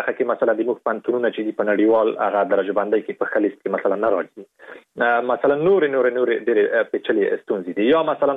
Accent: Afghanistan; په دې باندې مې لیکلی وو چې زه د افغانستان یم

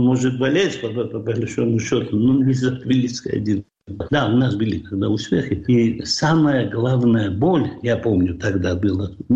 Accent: Georgia; now in Spain; Мы так и чились, что вот мы грузины, мы не русские. Но когда я приехал в Испанию, после Советского Союза, и я попал в Барселону

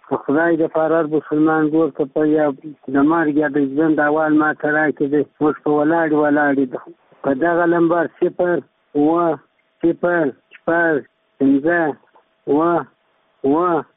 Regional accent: Kandahar, Afghanistan; زه د کندهار د ولایت یم د جړې د ولسوالۍ یم.

